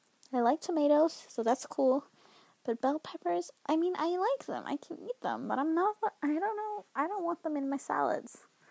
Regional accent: Northern Norway, Norway; English is a second language; I think that I don't have it myself, because I'm from the north, so my dialect makes my accent a little different.

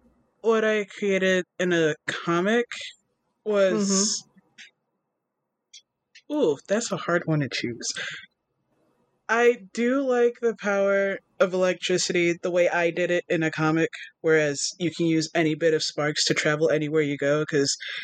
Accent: New York City, New York, United States; I am from New York City. You know, the one where they're like, it's so pretty in the movies, and if you live here, you're like, yeah, that's cute.

